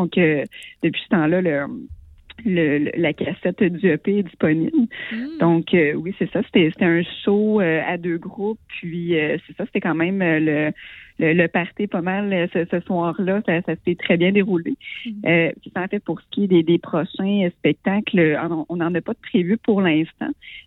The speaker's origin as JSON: {"language": "French", "town": "Trois-Rivières", "region": "Quebec", "country": "Canada", "said": "on vient de Trois-Rivières."}